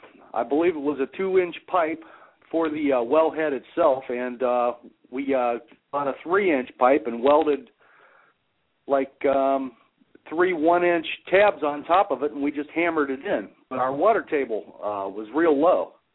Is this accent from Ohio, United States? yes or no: yes; Ohio, United States